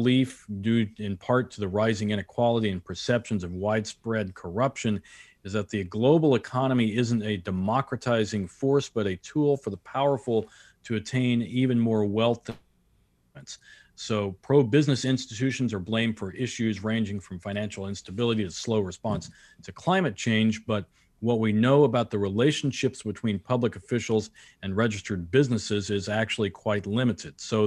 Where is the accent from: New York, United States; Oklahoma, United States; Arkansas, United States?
Arkansas, United States; Newport; I will mention my town where I grew up in Arkansas, Newport, Arkansas.